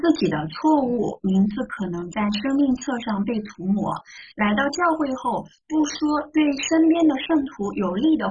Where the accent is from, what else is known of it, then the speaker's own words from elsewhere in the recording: China; 我们现在我们都是中国的合法公民是吧？我们拥有中华人民共和国的这样的公民的身份